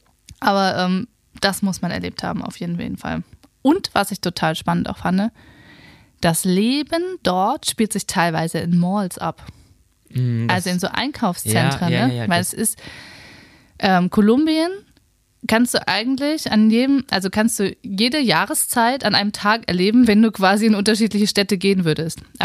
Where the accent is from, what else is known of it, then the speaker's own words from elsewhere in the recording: Germany; ich komme aus Deutschland